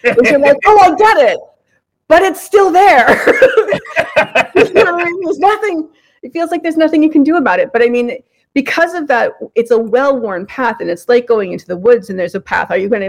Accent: Boston, Massachusetts, United States; I'm from Boston. We swear a lot.

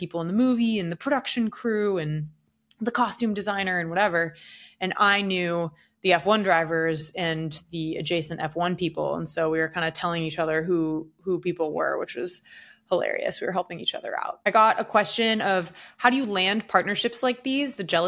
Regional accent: New York City, New York, United States; As a New Yorker, I'm not a huge Times Square fan.

